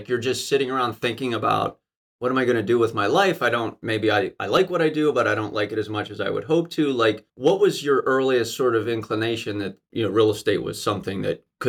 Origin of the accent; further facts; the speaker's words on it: Pittsburgh, Pennsylvania, United States; As you know, I'm from Pittsburgh, so we have a certain animosity towards each other.